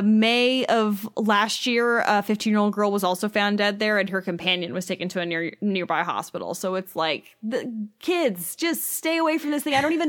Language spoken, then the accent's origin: English; Ohio, United States; We're from Ohio. Let's just pop down there and go on this little trip.